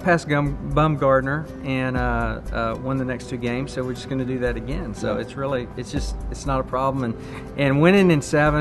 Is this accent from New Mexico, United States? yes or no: no; Texas, United States; now in Kansas City, United States; I grew up in Texas. I was a church planter for about 20 years in the St. Louis area. And then about 4 years ago, moved over to Kansas City